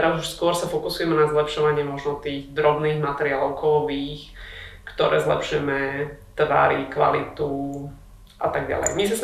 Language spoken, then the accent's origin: Slovak; Bratislava, Bratislava Region, Slovakia; pre mňa to nikdy nebolo niečo také, že som síce dievča z Petržalky